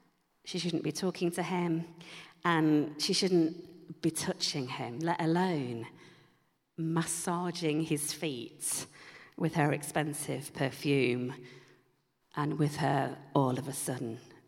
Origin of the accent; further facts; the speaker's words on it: United Kingdom; perhaps we don't understand because we're very British.